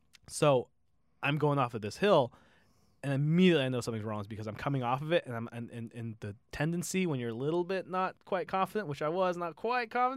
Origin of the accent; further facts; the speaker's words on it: Seattle, Washington, United States; I grew up in Seattle, which means luckily what is considered like an okay, like Snoqualmie Pass was like the okay, crappy like snow place, is better than anything on the East Coast.